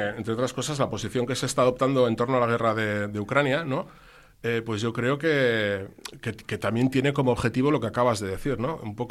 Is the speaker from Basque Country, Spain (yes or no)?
yes; Basque Country, Spain; nosotros estamos ahí en una situación un poco comprometida, ¿no?, como vascos me refiero